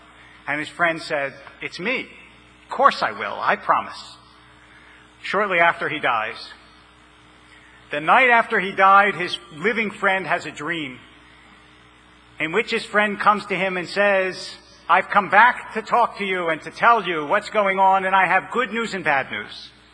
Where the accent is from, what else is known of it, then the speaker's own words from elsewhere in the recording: Philadelphia, Pennsylvania, United States; but I grew up in Philadelphia.